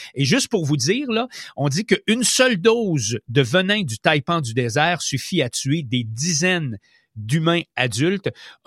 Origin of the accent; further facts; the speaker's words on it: Canada; on a des animaux, même chez nous au Canada, qui sont venimeux